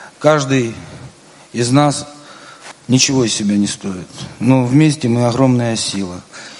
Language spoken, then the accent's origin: Russian; Dnipro, Dnipropetrovsk Oblast, Ukraine; из Днепра.